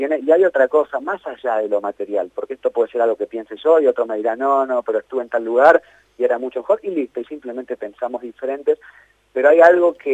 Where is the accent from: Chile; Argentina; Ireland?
Argentina; Río Cuarto, Córdoba; yo soy cordobés, yo soy ríocuartense, como me dijeron acá y me reía mucho.